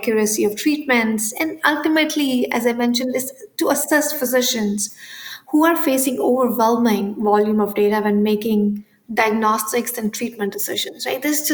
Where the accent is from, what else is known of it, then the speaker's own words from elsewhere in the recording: India; I grew up in India